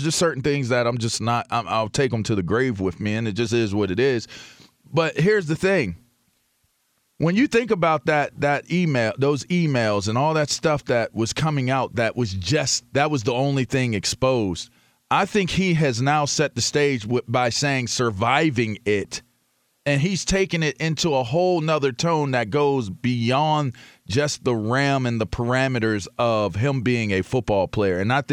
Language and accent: English; Pittsburgh, Pennsylvania, United States; It's funny because I don't sound like I'm from Pittsburgh unless I'm in Pittsburgh.